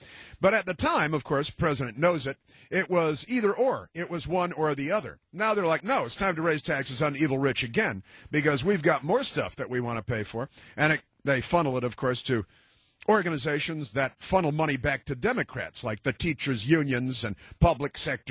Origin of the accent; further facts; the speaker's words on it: Chicago, Illinois, United States; And I'm from Chicago, and I've got corrupt cousins and stuff that work for the Chicago machine.